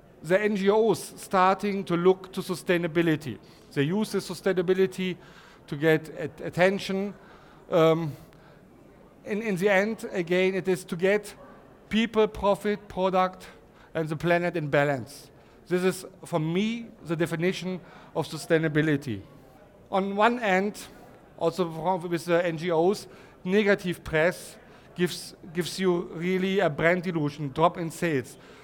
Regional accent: Germany; accent: German; English is a second language; I hope you can understand me well and my German accent.

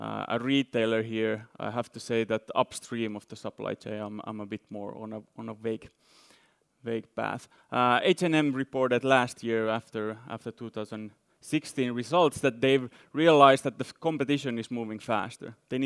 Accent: Finland; now in Lausanne, Switzerland; from University of Lausanne in Switzerland. But as you might see from my blonde hair, I'm actually from Finland.

